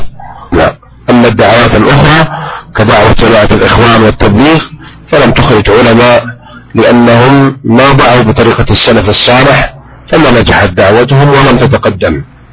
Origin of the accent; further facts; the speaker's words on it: Saudi Arabia; وترون عندنا في المملكة العربية السعودية